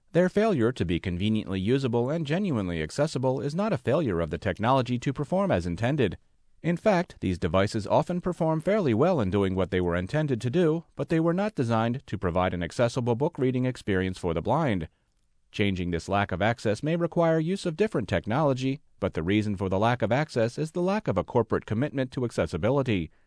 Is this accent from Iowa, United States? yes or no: yes; Iowa, United States; I grew up in Iowa under the tutelage of Dr. Kenneth Jernigan